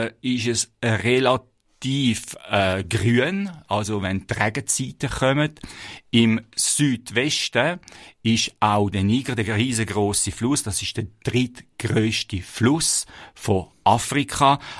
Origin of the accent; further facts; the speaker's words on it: Switzerland; Bei uns in der Schweiz muss man ja lange suchen, bis man irgendwo einen ruhigen Ort findet.